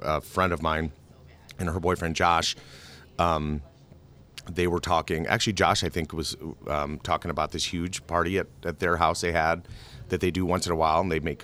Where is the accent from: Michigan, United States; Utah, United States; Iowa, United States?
Iowa, United States; Sioux City; also born or lived in Denver, United States; Well, you know, I grew up in Sioux City. Born in Denver, Colorado, moved here when I was younger, when I was just a kid